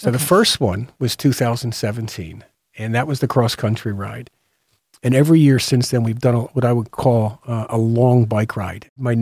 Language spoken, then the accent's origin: English; Philadelphia, Pennsylvania, United States; We grew up in Northeast Philadelphia. I'm one of 6. Mom called us her 6 wonderful kids. But mom was born in Ireland on a farm, and she came here in her late teens.